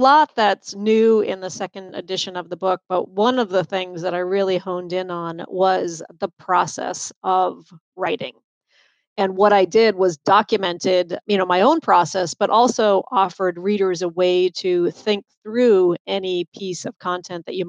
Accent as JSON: {"language": "English", "town": "Boston", "region": "Massachusetts", "country": "United States", "accent": "Boston", "said": "You heard my Boston accent there for half a second."}